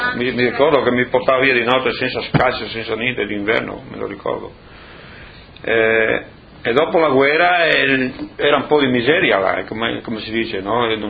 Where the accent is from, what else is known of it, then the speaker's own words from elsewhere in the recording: Cordovado, Friuli-Venezia Giulia, Italy; born there; sono nato a Cordovado, provincia di Udine. Il primo dicembre